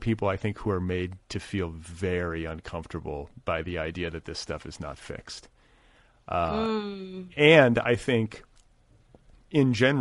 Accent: Midwest, United States; we're both from the Midwest, I'm this, I'm that.

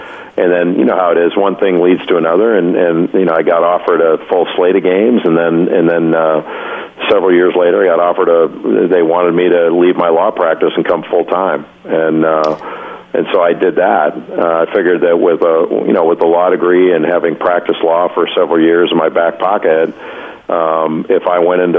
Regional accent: Rolling Hills, California, United States; And I grew up in Rolling Hills. You know, we had a lot of tennis players there

